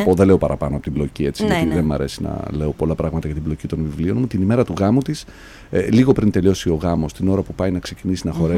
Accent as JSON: {"language": "Greek", "town": "Trikala", "region": "Thessaly", "country": "Greece", "moved": "as an adult", "said": "είχα έρθει να δουλέψω όταν ήμουν 19 χρονών στην Ελούντα. Δούλεψα ένα καλοκαίρι σαν σερβιτόρος. Ήταν η πρώτη φορά που έφυγα από τα Τρίκαλα από όπου κατάγομαι"}